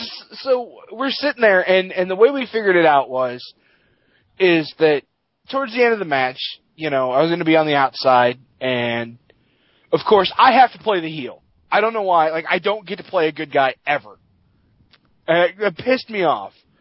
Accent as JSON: {"language": "English", "town": "Baltimore", "region": "Maryland", "country": "United States", "said": "And I came out saying that I was from Baltimore"}